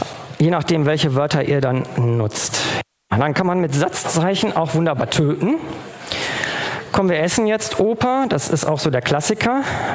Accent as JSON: {"language": "German", "region": "North Rhine-Westphalia", "country": "Germany", "said": "Ich komme aus dem Ruhrgebiet und da kennen wir nur den Dativ."}